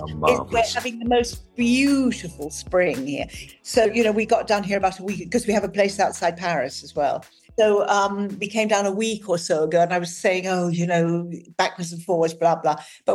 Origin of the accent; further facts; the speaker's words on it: England, United Kingdom; because I grew up in England, I'm actually more Irish than English.